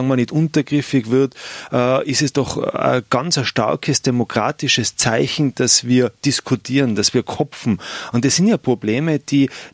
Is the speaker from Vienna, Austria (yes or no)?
no; Tyrol, Austria; Weil es eine einmalige historische Chance bei uns in Tirol ist.